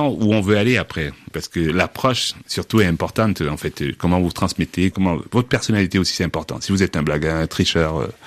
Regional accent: Cameroon; Même chez moi, au Cameroun, je vois les discriminations qu'on a sur place.

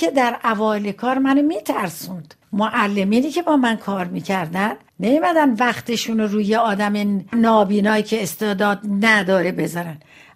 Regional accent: Tehran, Tehran Province, Iran; من بچگیم در تهران گذروندم، در بازارچه معیر دوله که خیلی دوست دارم، گاهی وقت سر میزنم به اونجا.

